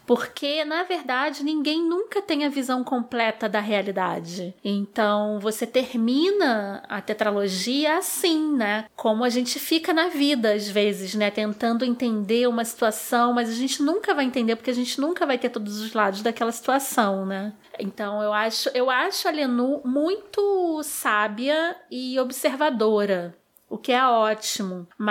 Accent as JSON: {"language": "Portuguese", "region": "Rio de Janeiro", "country": "Brazil", "tie": "born or raised there", "said": "Sou nascida e criada no subúrbio do Rio de Janeiro."}